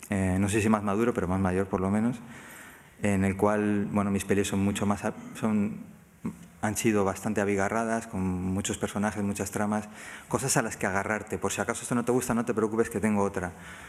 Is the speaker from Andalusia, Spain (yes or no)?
no; Madrid, Community of Madrid, Spain; born there; yo llevo Cantabria en la sangre. Yo nací en Madrid por accidente porque me considero cántabro. Mi familia, mi padre es cántabro, toda la familia de mi padre es cántabra